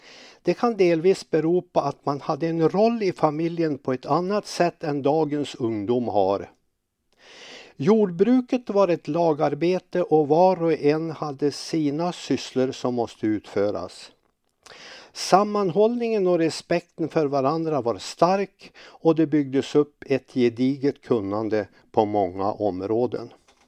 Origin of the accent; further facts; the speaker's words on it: Byviken, Sweden; När jag så kom att skriva några böcker om min uppväxt i Byviken